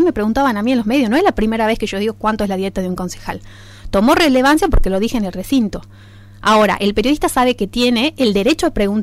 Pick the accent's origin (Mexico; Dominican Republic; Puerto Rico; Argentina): Argentina; Rosario, Santa Fe; me lo vas a contar a mí si soy de Rosario.